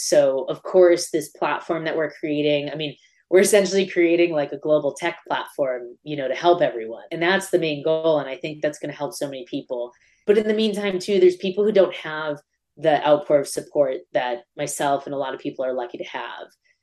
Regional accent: Andover, Massachusetts, United States; We had our first in-person event on June 13th in my hometown of Andover, Mass, outside of Boston.

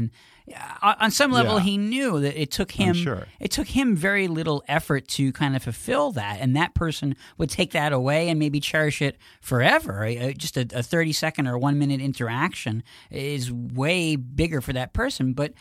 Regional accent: New York, United States; And he knew that I was from New York, or I mentioned it to him

